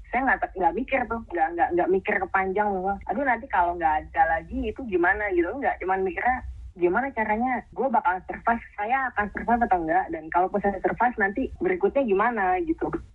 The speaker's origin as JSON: {"language": "Indonesian", "country": "Indonesia", "lives_now": "United States"}